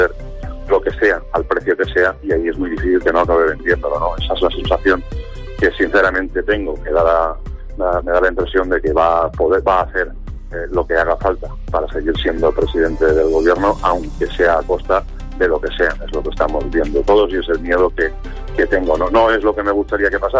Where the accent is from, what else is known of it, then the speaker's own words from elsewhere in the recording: Spain; Yo creo como muchos españoles